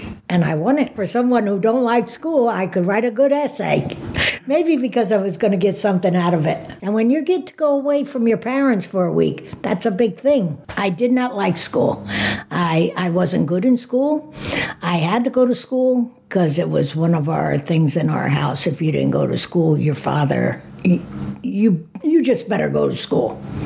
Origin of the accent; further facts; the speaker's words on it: Poughkeepsie, New York, United States; When I grew up down in Poughkeepsie, it was a mixed population.